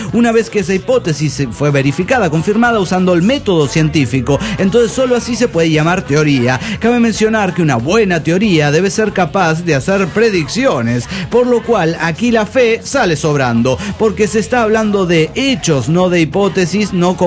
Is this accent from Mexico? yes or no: yes; Oaxaca, Mexico; now in Monterrey, Mexico; de Oaxaca, residente en Monterrey.